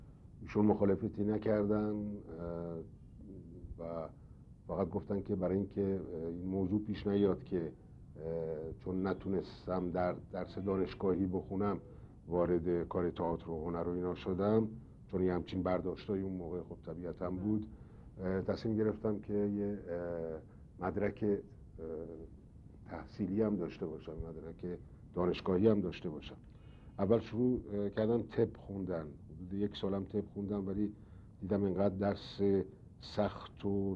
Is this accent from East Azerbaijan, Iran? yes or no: no; Tehran, Tehran Province, Iran; also born or lived in Izmir; در 1312 در تهران به دنیا آمدم، در خیابون ری سر کوچه آبشار. تحصیلات ابتدایی مو در تهران انجام دادم.